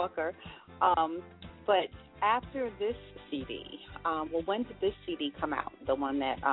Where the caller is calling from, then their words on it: New York, United States; I'm calling from New York.